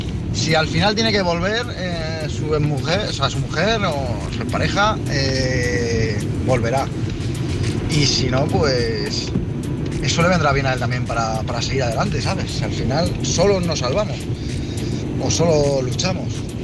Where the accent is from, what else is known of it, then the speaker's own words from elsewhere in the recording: Madrid, Community of Madrid, Spain; de Madrid.